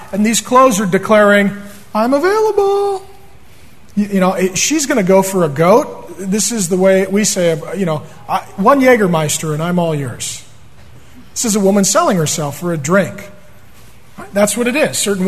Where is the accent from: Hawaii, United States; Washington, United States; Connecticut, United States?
Washington, United States; SeaTac; I grew up in SeaTac down in South Seattle, right by the airport. I grew up the street from the Deja Vu strip club.